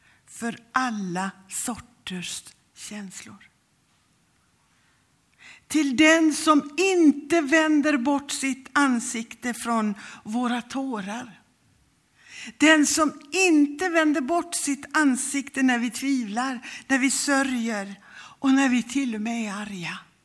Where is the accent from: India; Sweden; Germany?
India; och då tänker jag på min barndom i Indien